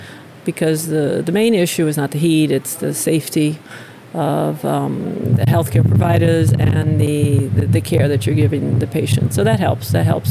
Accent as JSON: {"language": "English", "country": "Brazil", "tie": "born or raised there", "said": "I have a bit of advantage since I grew up in Brazil"}